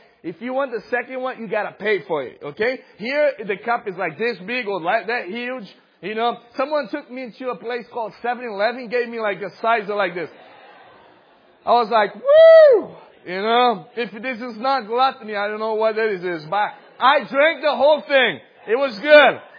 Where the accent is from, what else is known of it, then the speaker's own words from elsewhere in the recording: Minas Gerais, Brazil; Then we have Minas Gerais, that's where I was born. I'm from Minas Gerais, the land of cheese.